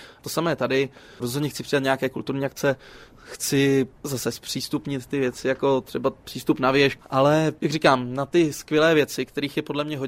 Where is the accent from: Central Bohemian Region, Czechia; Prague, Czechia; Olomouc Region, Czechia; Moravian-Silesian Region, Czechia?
Central Bohemian Region, Czechia; Bělá pod Bezdězem; Já pocházím od Bělé pod Bezdězem